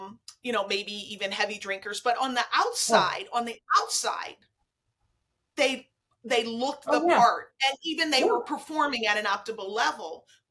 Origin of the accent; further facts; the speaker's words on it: Flint, Michigan, United States; Well, I'm from Flint.